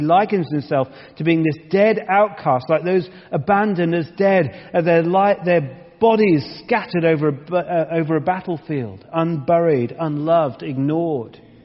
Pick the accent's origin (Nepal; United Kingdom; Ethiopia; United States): United Kingdom; because we're quite British and we like outlines